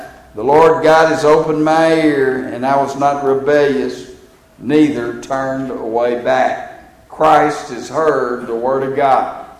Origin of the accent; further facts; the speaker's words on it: Texas, United States; You know, you can tell I'm from Texas, can't you? You can tell I'm from Texas.